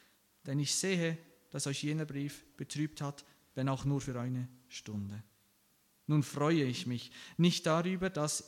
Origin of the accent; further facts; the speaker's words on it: Aargau, Switzerland; Und wie mein Dialekt verratet, ich bin nicht aus dieser Umgebung, ich komme aus dem Aargau.